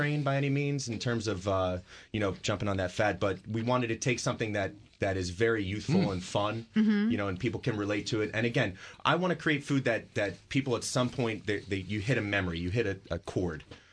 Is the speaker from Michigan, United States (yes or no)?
no; New Jersey, United States; I grew up in New Jersey in an Italian community, but I grew up in a Jewish home.